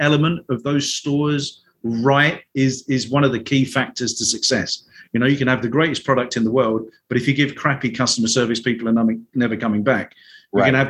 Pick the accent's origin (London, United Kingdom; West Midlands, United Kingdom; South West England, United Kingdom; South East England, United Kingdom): London, United Kingdom; now in Chicago, United States; I'm originally from London, now living in Chicago, and here to talk about everything that's pop-up.